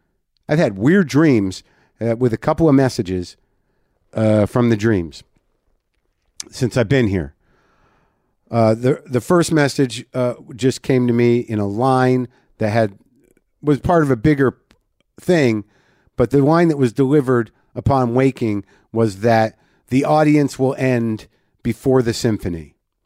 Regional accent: New Mexico, United States; I literally don't know any Spanish, even though I grew up in New Mexico.

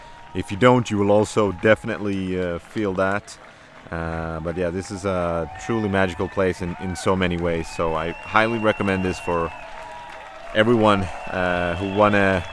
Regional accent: Malmö, Skåne, Sweden; I am 31 years old, born and raised in Malmö, south of Sweden.

